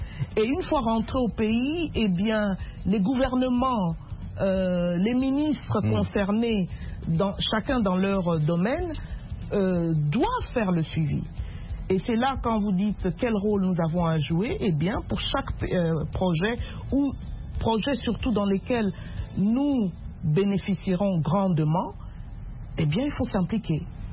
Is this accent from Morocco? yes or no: no; DR Congo; je suis congolaise